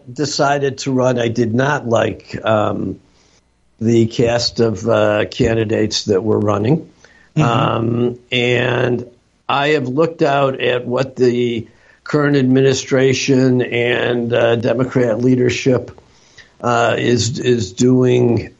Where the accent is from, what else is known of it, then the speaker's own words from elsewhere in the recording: Detroit, Michigan, United States; I was born in Detroit. I grew up, born and raised west side of Detroit.